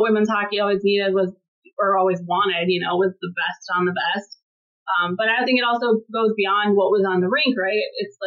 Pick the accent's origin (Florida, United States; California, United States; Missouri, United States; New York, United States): New York, United States; Buffalo; so I'm in Buffalo, obviously. I don't have a PWHL team here in my hometown